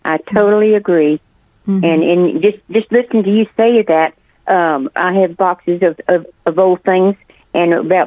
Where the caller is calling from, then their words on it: Austin, Texas, United States; Okay, I'm from Land Passage, Texas. Austin.